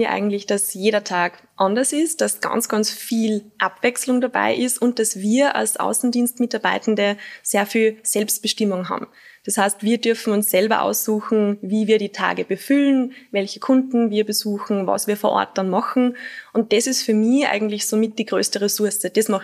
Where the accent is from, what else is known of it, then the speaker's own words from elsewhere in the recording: Salzburg, Austria; Ich bin ursprünglich Salzburgerin.